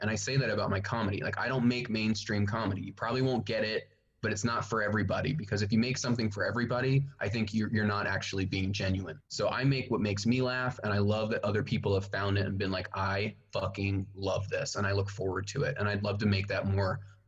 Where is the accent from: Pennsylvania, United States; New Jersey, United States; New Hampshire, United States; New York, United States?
New Jersey, United States; where I grew up in South Jersey. You know, everybody kind of talks like this. You know, a lot of my family, they all talk like this. It's a real thick, kind of disgusting accent.